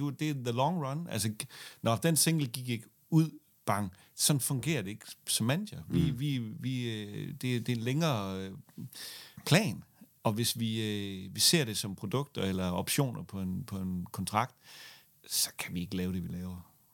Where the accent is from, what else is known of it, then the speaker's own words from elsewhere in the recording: Central Denmark Region, Denmark; Okay, nu er jeg fra Midtjylland, ikke?